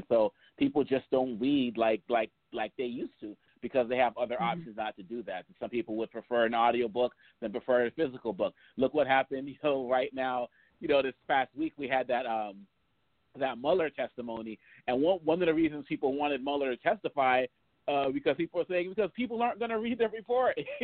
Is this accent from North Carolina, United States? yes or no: no; Boston, Massachusetts, United States; born or raised there